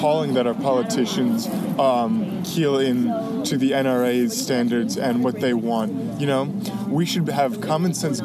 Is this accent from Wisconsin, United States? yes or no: yes; Sherwood, Wisconsin, United States; I'm from Sherwood, Wisconsin. I go to Sherwood High School.